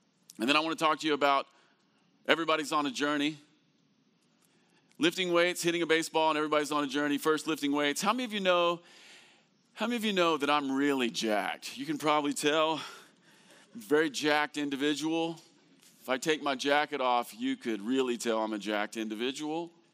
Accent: Campbellsville, Kentucky, United States; again, I am from Campbellsville, Kentucky, and I just want to say it feels really good to be with you this morning.

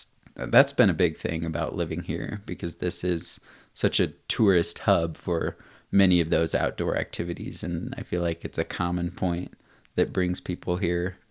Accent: Salt Lake City, Utah, United States; growing up in Salt Lake, it really is this, you know, city bumped up right against the mountains.

